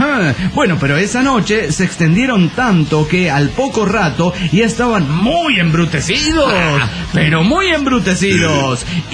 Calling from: Coacalco, State of Mexico, Mexico; Hola, ¿cómo están, amigos? … de Coacalco, Edomex.

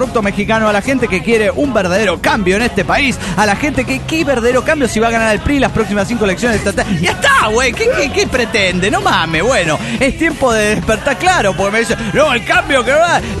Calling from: Cochabamba, Bolivia; de Cochabamba, Bolivia.

